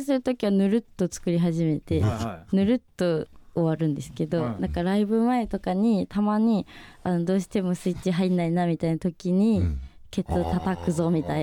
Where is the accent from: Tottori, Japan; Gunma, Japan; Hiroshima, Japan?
Gunma, Japan; Annaka; はい、そうです。